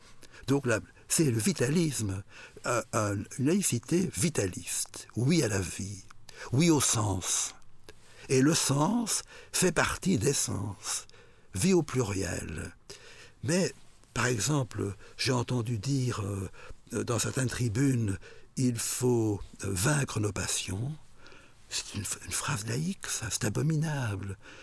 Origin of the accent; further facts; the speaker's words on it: Belgium; Je suis belge, européen, professeur, sexe masculin, père